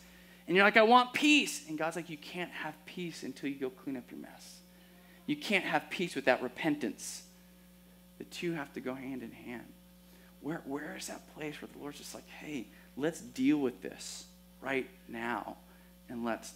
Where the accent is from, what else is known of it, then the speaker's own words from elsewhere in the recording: California, United States; I'm from California, so, like, I know what to do in an earthquake.